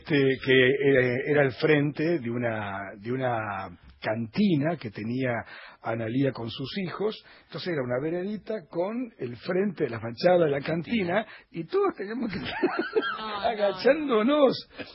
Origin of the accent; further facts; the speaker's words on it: Juan Lacaze, Colonia, Uruguay; el mejor de los recuerdos de mi pueblito, Juan Lacase.